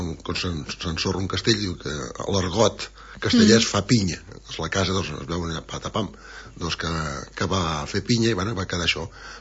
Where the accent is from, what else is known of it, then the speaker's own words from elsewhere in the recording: L'Escala, Catalonia, Spain; Ostres, és que sóc de l'Escala.